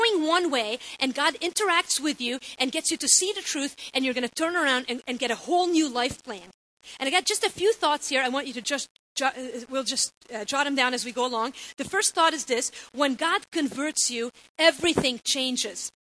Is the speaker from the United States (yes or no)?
no; Lebanon; born or raised there